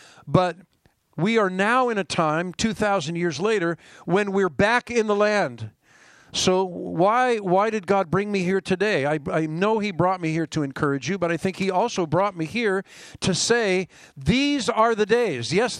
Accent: Israel; I'm a Jew from Israel, even though my native tongue is English, but I'm primarily functioning in Hebrew because I'm from Israel.

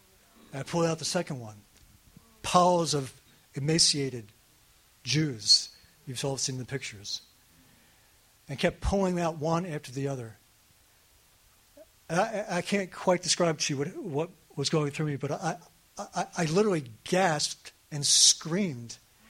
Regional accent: Pikesville, Maryland, United States; I grew up Jewish. I grew up in Pikesville. In Pikesville, it was kind of nicknamed the Golden Ghetto, because we had a little more affluence than the other ghettos

